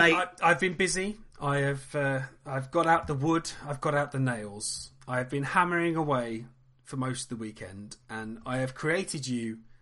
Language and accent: English; West Midlands, United Kingdom; accent: Brummie; How brummy is my accent? That's the thing I was concerned about. During the show, I didn't sound too West Midlands-y